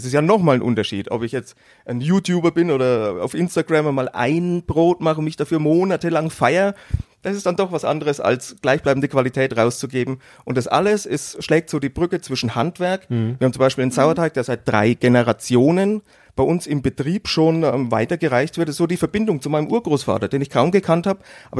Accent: Bavaria, Germany; accent: Franconian; Ich komme aus Bayern, aber das hört man vielleicht auch ein bisschen so fränkisch, Franke, ne?

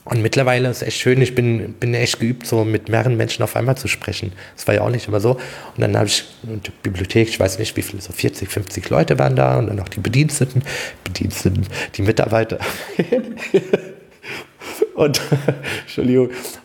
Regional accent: Hesse, Germany; ich komme ja aus Hessen.

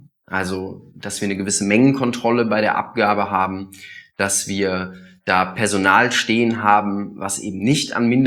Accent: Aachen, North Rhine-Westphalia, Germany; ich komme aus Aachen, ich weiß, wie solche Läden aussehen

